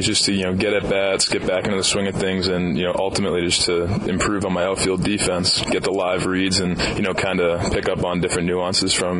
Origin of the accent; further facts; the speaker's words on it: Northeast, United States; but, you know, I come from the Northeast where, you know, we go out and we're outside for maybe a week before we play our first game.